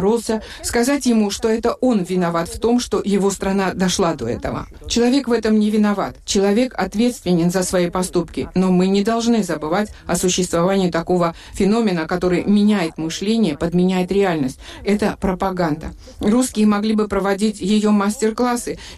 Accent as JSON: {"language": "Russian", "country": "Georgia", "said": "Самое большое, чего мы, грузины, можем лишиться, это человечность."}